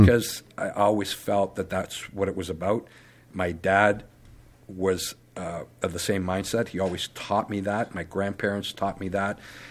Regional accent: Cambridge, Ontario, Canada; I grew up in Cambridge

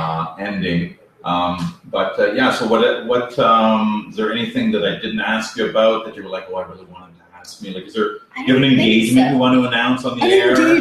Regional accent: Cambridge, Ontario, Canada; It's not because I'm from Cambridge that I don't really hear it.

